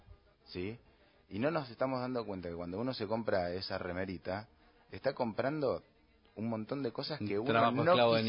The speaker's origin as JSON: {"language": "Spanish", "region": "Buenos Aires Province", "country": "Argentina", "said": "O sea, yo soy fabricante argentino, bonaerense de acero, ¿sí?"}